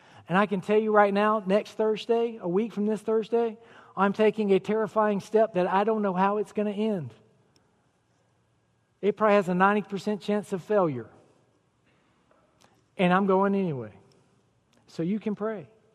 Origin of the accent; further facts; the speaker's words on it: South Carolina, United States; Now, you remember, I'm from South Carolina, right?